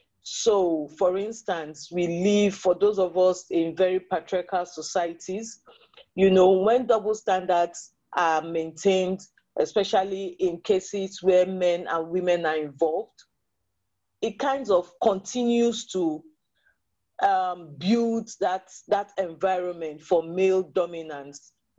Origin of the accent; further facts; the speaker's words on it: Nigeria; I come from Nigeria.